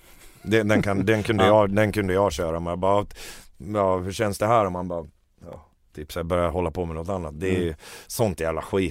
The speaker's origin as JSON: {"language": "Swedish", "town": "Borlänge", "region": "Dalarna County", "country": "Sweden", "said": "För vi kommer från Romme i Borlänge båda två."}